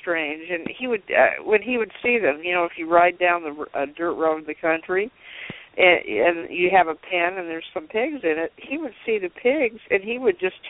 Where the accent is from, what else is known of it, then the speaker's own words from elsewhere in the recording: Iowa, United States; I grew up in Iowa, okay, and most of my friends were farmers, and I grew up in a small town in Iowa, and I had a horse of my own.